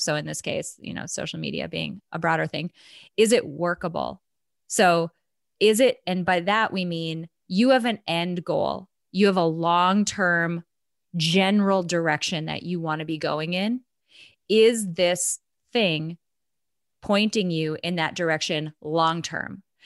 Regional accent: North Dakota, United States; I'm from North Dakota. You can't get more north than that, right?

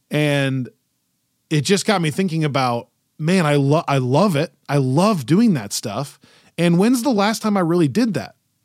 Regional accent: Michigan, United States; Let's have the Lions win their first Super Bowl. I'm from Michigan. That would be so cool.

